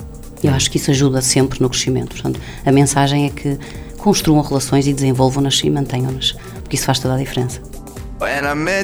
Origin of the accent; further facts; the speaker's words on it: Viana, Norte, Portugal; Nós somos de Viana, moramos em Viana.